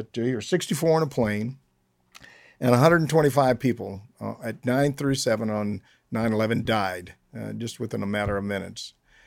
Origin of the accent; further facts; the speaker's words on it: United States; I'm an American, I love this country